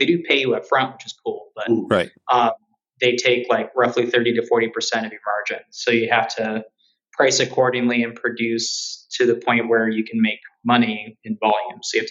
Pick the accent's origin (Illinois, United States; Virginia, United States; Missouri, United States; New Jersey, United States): Illinois, United States; Chicago; We're both from Chicago. We're both Chicago born and raised natives, though I'm from mostly north side. His family's from the south side of Chicago.